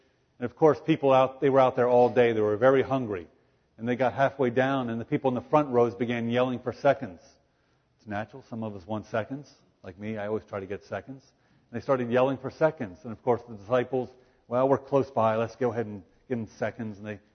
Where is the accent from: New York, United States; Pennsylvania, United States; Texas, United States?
Pennsylvania, United States; myself growing up in Pennsylvania